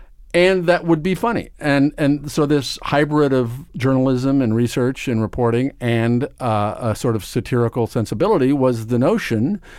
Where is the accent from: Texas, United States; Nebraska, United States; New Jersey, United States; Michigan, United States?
Nebraska, United States; Omaha; I grew up in Nebraska. I grew up in Omaha, Nebraska, and went to public high school and a very normal, lovely, trouble-free life.